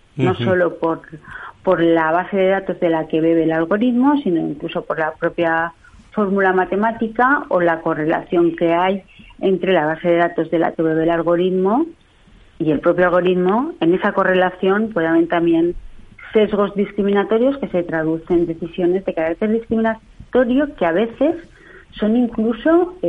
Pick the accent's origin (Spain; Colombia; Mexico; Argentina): Spain; Valencian Community; yo soy valenciana